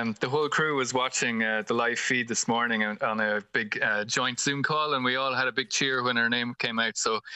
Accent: Kilkenny, Leinster, Ireland; we are from Kilkenny, so we set the film in Kilkenny

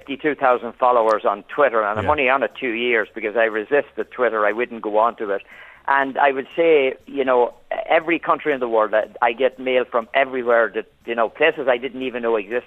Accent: Ireland; accent: Irish; now in New York, United States; I suppose you might say I'm a New Yorker with an Irish accent.

